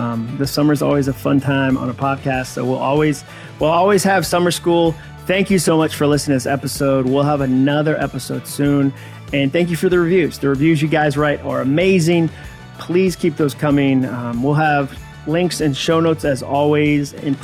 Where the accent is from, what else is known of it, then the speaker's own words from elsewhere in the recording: New England, United States; I don't know which state, but I'm from New England too.